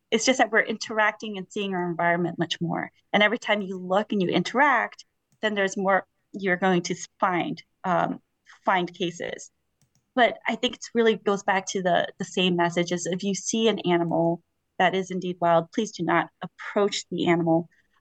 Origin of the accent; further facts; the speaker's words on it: Arizona, United States; now in Maine, United States; because I came from Arizona, it doesn't have to be hot.